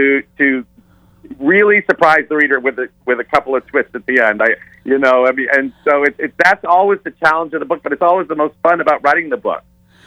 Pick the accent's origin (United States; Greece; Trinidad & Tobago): United States; Bar Harbor, Maine; We grew up in Bar Harbor, Maine.